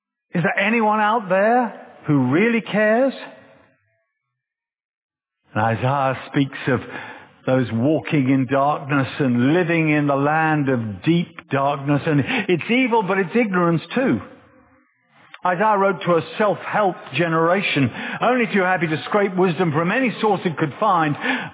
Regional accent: England, United Kingdom; I can remember as a child, I was brought up just outside of London.

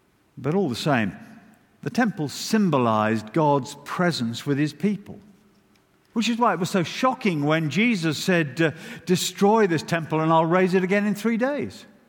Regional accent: United Kingdom; Now, we're British. We know you're not meant to divide over personalities, so we don't.

